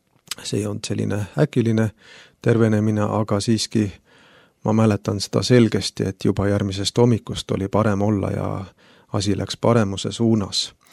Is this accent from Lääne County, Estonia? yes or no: yes; Lääne-Nigula, Lääne County, Estonia; now in Haapsalu, Estonia; Tere, olen siis Lääne-Nigulast. Elame perega Haapsalus